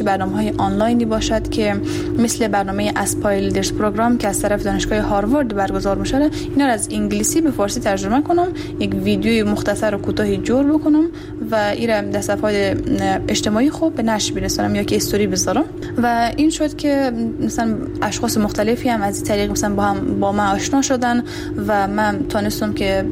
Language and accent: Persian; Herat, Afghanistan; also born or lived in Daykundi; عمرم 21 سال هست و اصالتا از ولایت دایکندی میباشم، لیکن در ولایت هرات بزرگ شدم و مکتب را در هرات تمام کردم.